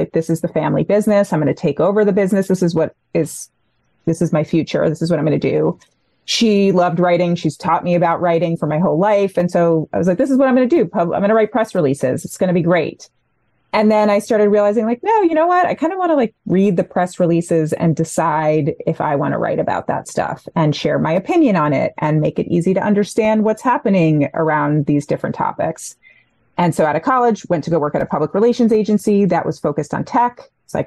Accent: New Jersey, United States; I was born and raised in New Jersey, but still now in New Jersey, so forever in New Jersey.

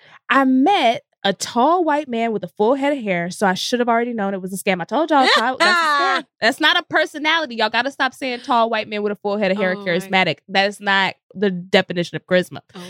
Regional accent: Frisco, Texas, United States; I'm from Dallas, Texas. Like Frisco, to be

